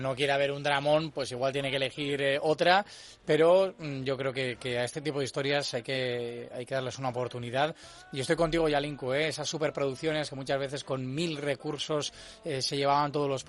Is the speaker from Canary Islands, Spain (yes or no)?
no; Basque Country, Spain; nosotros que somos vascos, es una parte de nuestra historia